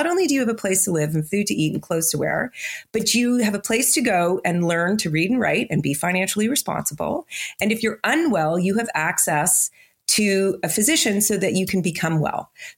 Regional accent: Canada; Like I'm Canadian

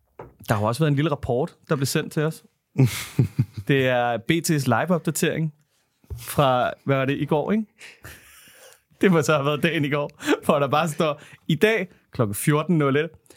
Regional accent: Copenhagen, Capital Region of Denmark, Denmark; Er det bare noget, jeg ikke har oplevet, fordi jeg kan boet i Jylland? Jeg gider ikke at skulle i skoene det der med, at jeg er københavner.

